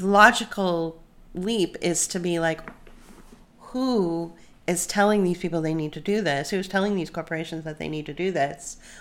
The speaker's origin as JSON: {"language": "English", "country": "United States", "said": "And because we're Americans, and I'm not Chinese, and I'm not Australian, and I've never lived in the UK, we're Americans."}